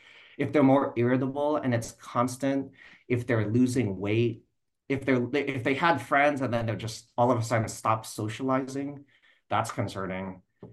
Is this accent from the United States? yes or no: yes; United States; now in San Francisco, United States; and again, I love the US, I'm American, but loneliness is everywhere here. I mean, I'm in San Francisco area.